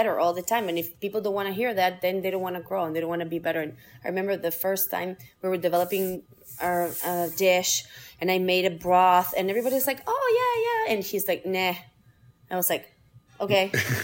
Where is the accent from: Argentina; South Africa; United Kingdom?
Argentina; moved away as an adult; also born or lived in Houston, United States; now in Buffalo, United States; So I was born in Houston, Texas, and then I grew up in Argentina.